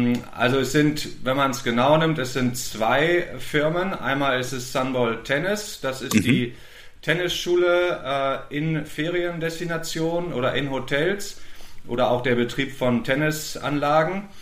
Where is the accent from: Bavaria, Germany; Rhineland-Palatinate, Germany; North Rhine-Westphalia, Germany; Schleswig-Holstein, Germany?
Schleswig-Holstein, Germany; Quickborn; Ich komme aus Quickborn, das ist Schleswig-Holstein.